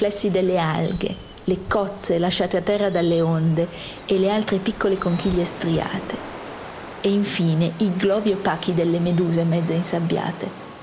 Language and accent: Italian; Milan, Lombardy, Italy; Io fiamminga non sono neppure belga. Sono milanese nel profondo, una milanese di una Milano che non c'è più. E allora non ho più città. Sono un'orfana, senza città, senza lingua.